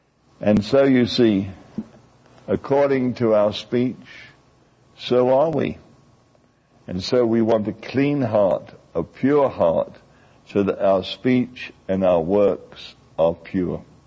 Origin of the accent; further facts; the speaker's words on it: England, United Kingdom; You know, I come from England